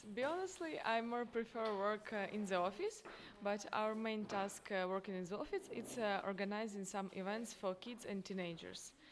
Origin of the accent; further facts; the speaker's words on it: Ukraine; now in Szczecin, Poland; I'm from Ukraine and I am in Szczecin for next 10 months.